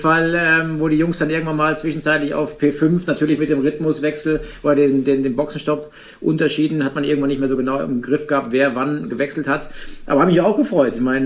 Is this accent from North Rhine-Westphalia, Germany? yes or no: no; Rhineland-Palatinate, Germany; Und die Nordschleife hat halt einfach seinen besonderen Reiz. Plus, dass meine Heimat ist